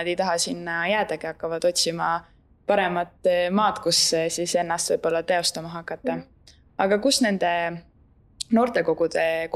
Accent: Harju County, Estonia; Aga no teie tulete siin Tartust, on ju, ma ise olen siit Harjumaalt

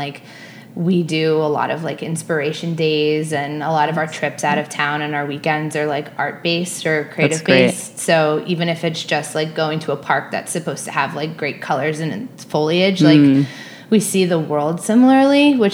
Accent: Long Island, New York, United States; So I grew up on Long Island with two very creative parents.

